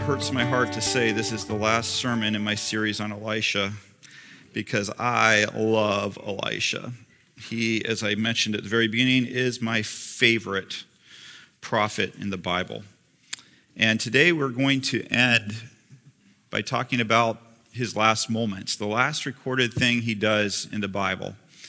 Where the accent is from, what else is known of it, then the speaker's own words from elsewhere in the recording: United States; in New Zealand terms, I'm an American